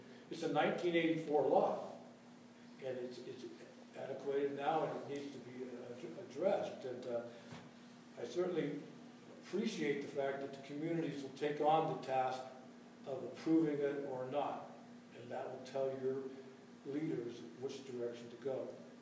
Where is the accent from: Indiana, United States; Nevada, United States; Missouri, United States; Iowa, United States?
Nevada, United States; Yerington; My hometown in Yarrington, although it appears to be sleepy in time at the moment